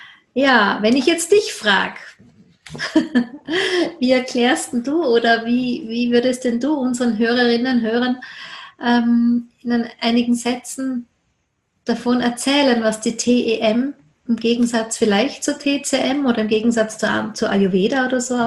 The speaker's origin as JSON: {"language": "German", "country": "Austria", "said": "aber am Ende bin ich Österreicherin, Europäerin"}